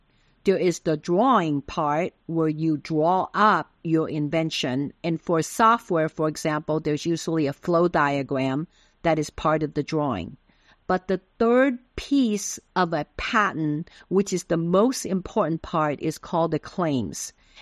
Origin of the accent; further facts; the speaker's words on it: Taiwan; first language Taiwanese; English is a second language; also born or lived in Philippines; fortunate enough to live in the Philippines for a few years when I was a child. So I learned Tagalog. My native language is Taiwanese, which is Fukienese, or some people call it Hokkienese.